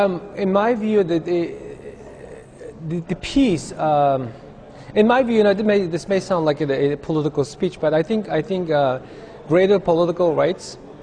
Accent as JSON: {"language": "English", "town": "Kashgar", "region": "Xinjiang", "country": "China", "tie": "born or raised there", "moved": "as an adult", "lives_now": "United States", "said": "I've been living in the States in the last 18 years. I'm originally from ancient city of Kashgar. I was born and raised in Kashgar. I went to grad school and law school in the United States."}